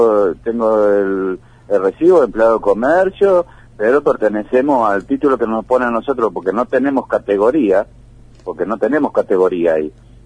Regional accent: Buenos Aires, Argentina; now in Puerto Iguazú, Argentina; Yo soy de Buenos Aires. Yo vine acá a Iguazú y me quedé acá en Iguazú.

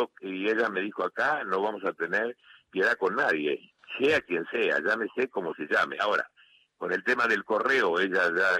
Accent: Argentina; Bueno, yo le doy toda la fuerza que pueda como argentino.

